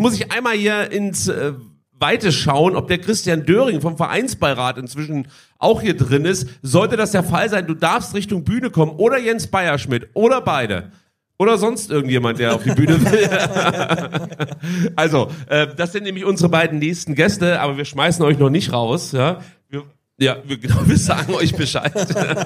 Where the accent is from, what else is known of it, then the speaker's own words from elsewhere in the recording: Baden-Württemberg, Germany; also auch als Schwabe